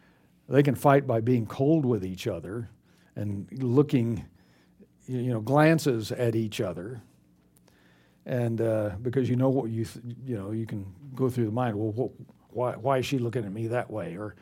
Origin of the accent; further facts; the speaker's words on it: Texas, United States; I grew up in West Texas, and if you've ever been to West Texas, it is desert, rocks, sand, rattlesnakes, cactus, hot.